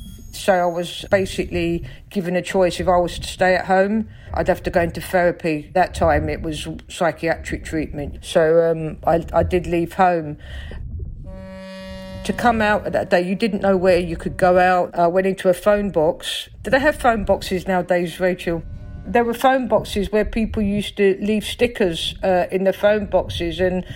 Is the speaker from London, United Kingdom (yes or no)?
yes; Stockwell, London, United Kingdom; accent: Cockney; I grew up in South London, in Stockwell, on a council estate. My mum was an Armenian immigrant. I'm Armenian, which many people don't realise when they talk to me because I have such a Cockney accent. Went to Armenian school on a Saturday.